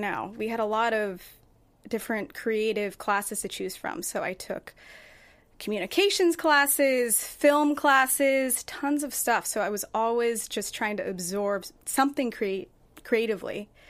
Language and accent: English; Flemington, New Jersey, United States; also born or lived in Upland, California; I'm from Flemington, New Jersey.